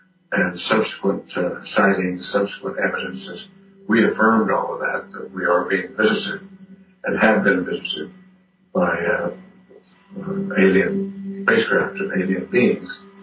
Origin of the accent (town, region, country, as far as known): Roswell, New Mexico, United States; born or raised there